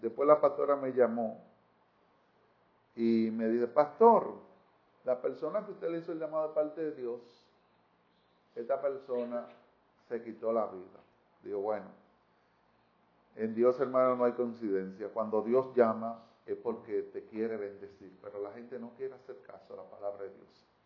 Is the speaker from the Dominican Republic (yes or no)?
yes; Dominican Republic; Y somos de República Dominicana.